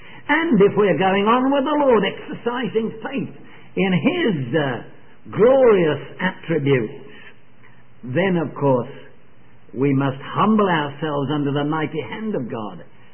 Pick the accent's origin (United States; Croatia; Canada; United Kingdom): United Kingdom; England; because I'm an Englishman and I'm an English assemblyman